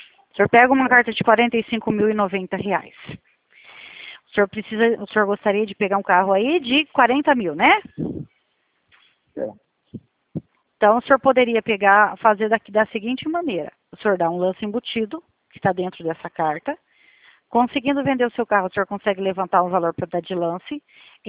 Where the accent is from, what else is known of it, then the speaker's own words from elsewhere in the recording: Brazil; como eu sou brasileira, eu tenho família também